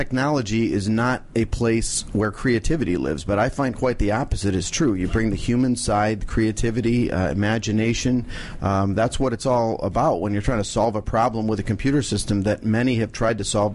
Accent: Connecticut, United States; also born or lived in North Carolina / Michigan; Grew up in Connecticut. Then the chaos started. I moved around from Connecticut, North Carolina, back to a different place in Connecticut. And then to Michigan, all before I was in 10th grade.

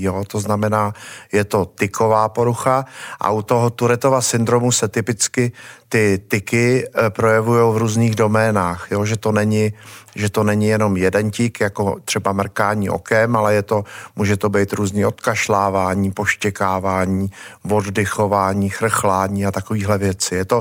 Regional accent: Čelákovice, Central Bohemian Region, Czechia; Já jsem se narodil v Brandýse nad Labem v porodnici a od dětství žiju v Čelákovicích. To je takový krásný malý městečko za Prahou, který je jako co by dohodil kamenem vlastně do Prahy

